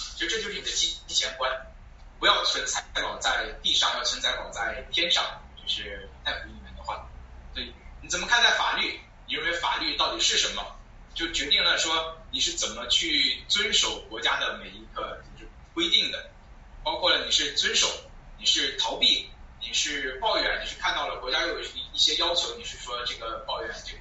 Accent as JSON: {"language": "Chinese", "country": "China", "said": "我们中国人"}